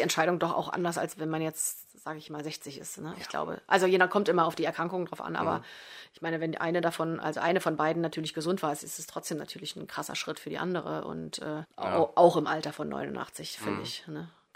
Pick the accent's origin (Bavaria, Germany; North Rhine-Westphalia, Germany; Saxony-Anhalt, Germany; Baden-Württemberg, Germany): Saxony-Anhalt, Germany; Magdeburg; ich komme ja auch aus Magdeburg, das ist halt auch eine riesige Stadt